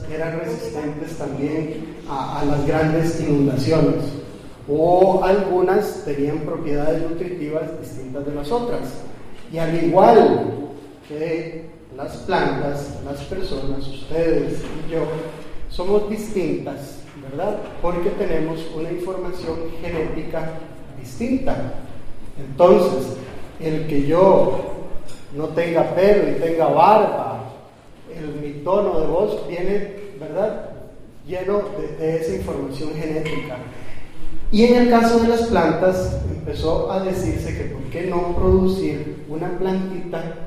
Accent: Costa Rica; como en mi país, en Costa Rica, se está haciendo actualmente

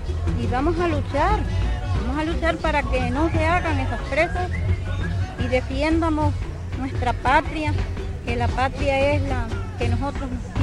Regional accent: Tlaltetela, Veracruz, Mexico; Yo soy de Tlaltetela.

